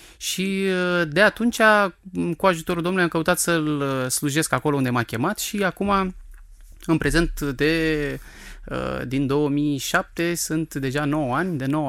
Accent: Constanța, Constanța County, Romania; M-am născut aici în Constanța, sunt constanțean. M-am născut într-o familie de creștini.

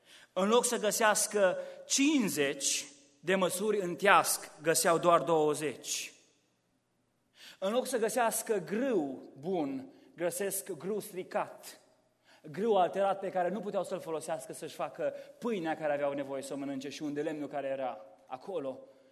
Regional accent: Romania; moved away; pentru noi care am venit din România. Am plecat din România, de la casele noastre, și am ajuns aici unde n-am avut decât poate o valiză sau două.

